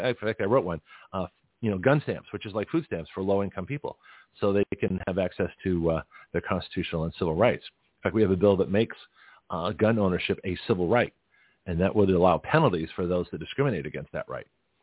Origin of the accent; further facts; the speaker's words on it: Australia; accent: Australian; I used to have one. This is the sad. I used to have an Australian accent.